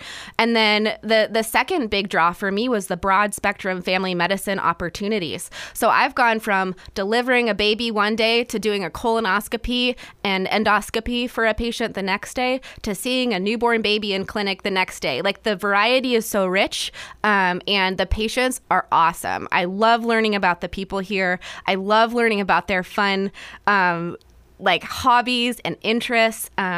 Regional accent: Damascus, Oregon, United States; Yeah. I grew up in Damascus, which is up by Portland, about 30 minutes east of Portland.

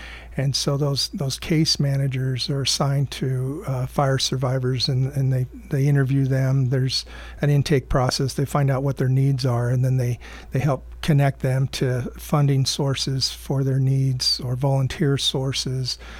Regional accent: Grants Pass, Oregon, United States; I've been in the Roseburg area a little over 6 years. I grew up in Grants Pass, and the Umpqua River out there has been my playground for a long time.

